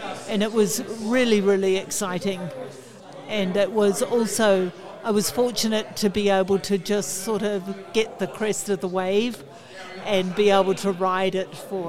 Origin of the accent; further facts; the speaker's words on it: New Zealand; I am from New Zealand.